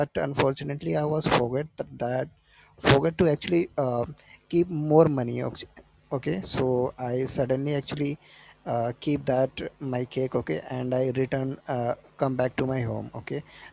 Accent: India; I'm from India.

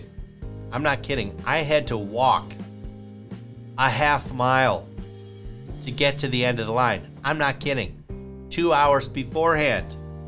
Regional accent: Chicago, Illinois, United States; accent: Chicago; moved away as an adult; I'm told that, and I believe, that my Chicago accent has diminished over time, which you would expect. I left basically 22 years ago under cover of night, escaped by the skin of my teeth.

